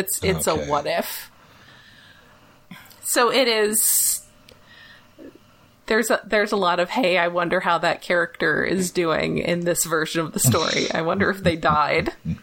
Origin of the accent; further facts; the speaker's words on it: United States; and I'm American, and I don't know. I don't like pop music